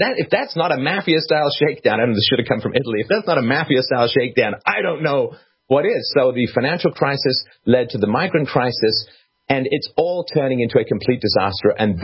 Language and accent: English; England, United Kingdom; I grew up in England